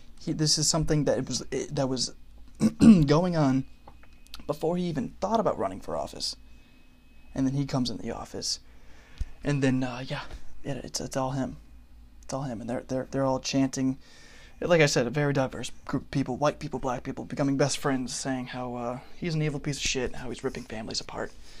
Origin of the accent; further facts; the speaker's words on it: Ypsilanti, Michigan, United States; I'm from Michigan, Ypsilanti, about 15 minutes away from Ann Arbor, about 30 from Detroit. Grew up in a good household, blah, blah, blah.